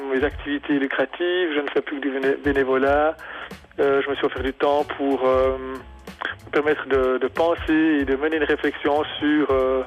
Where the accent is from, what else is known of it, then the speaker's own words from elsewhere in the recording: Jura, Switzerland; now in La Chaux-de-Fonds, Switzerland; donc j'habite la Chaux-de-Fonds, la Chaux. Je suis né dans les Franches-Montagnes, donc je suis jurassien d'origine, et c'est très important pour moi.